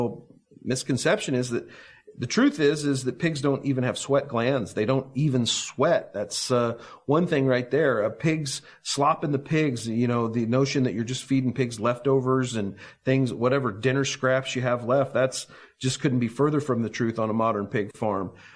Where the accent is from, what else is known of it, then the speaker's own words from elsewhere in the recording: Kansas City, Kansas, United States; You know, I grew up in western Kansas City, the most rural part of Kansas City, and I wanted a job as a kid.